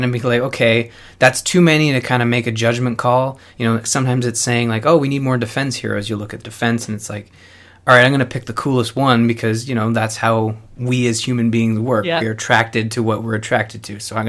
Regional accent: Canada; maybe it's because we're Canadian and we just try to be nice.

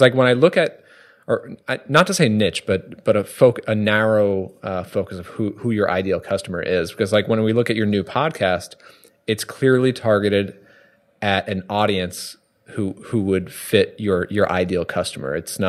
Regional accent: New York, United States; now in Connecticut, United States; I live in Connecticut now, and I grew up in New York

